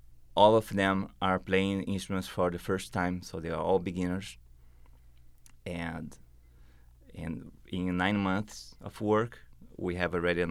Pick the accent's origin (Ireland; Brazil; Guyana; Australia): Brazil; English is a second language; moved away as an adult; now in United States; Well, I'm from Brazil.